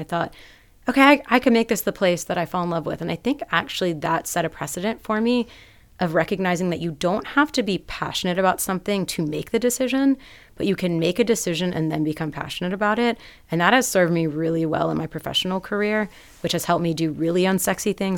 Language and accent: English; Maryland, United States; And when you're a kid growing up in Maryland, that seems far enough, but not too far.